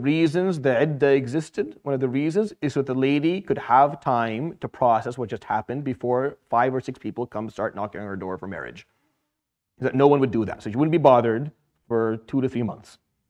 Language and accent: English; Syria; because I grew up in Syria where the only reason a guy was not married is because he still hadn't finished his army time.